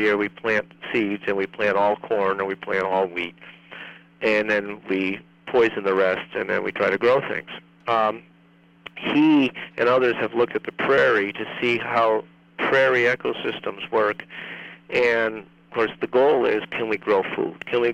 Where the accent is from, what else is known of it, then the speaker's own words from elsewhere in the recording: Schenectady, New York, United States; But I grew up in Schenectady, New York, and I go down to visit my family